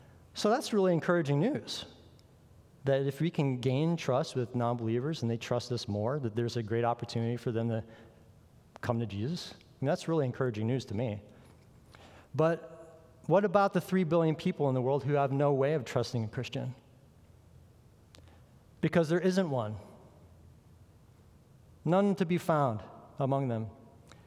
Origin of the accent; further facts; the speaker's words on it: Florida, United States; Now, we are from Florida.